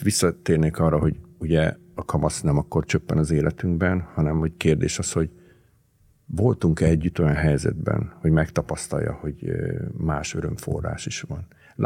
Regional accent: Budapest, Hungary; amikor én Óbudán nőttem fel, és a K-hídról ugráltak a fiúk a Dunába

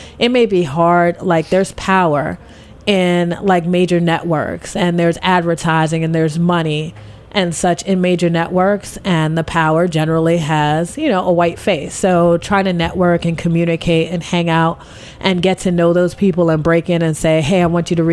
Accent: Bronx, New York, United States; I grew up in the Bronx.

